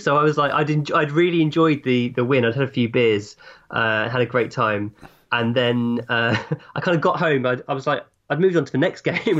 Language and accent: English; Hemel Hempstead, East of England, United Kingdom; Hemel Hempstead